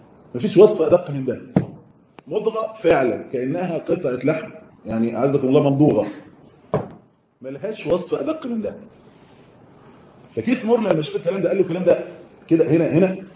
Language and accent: Arabic; Egypt; كنا عندنا دورات في صعيد مصر طبعا كنا ماشيين